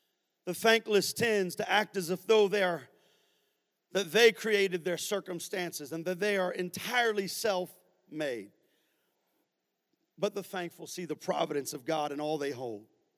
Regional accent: United States; I'm born and raised in the USA.

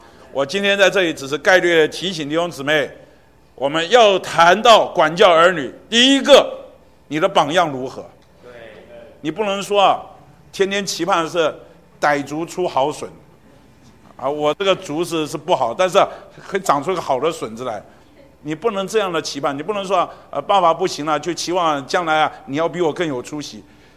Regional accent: China; 我们中国人常讲身教重于言教

